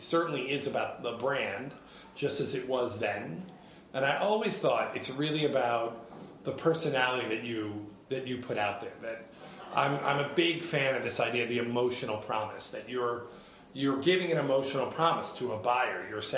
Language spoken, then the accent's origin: English; Hyde Park, New York, United States; I grew up in Hyde Park, Rhinebeck area, and took the train down.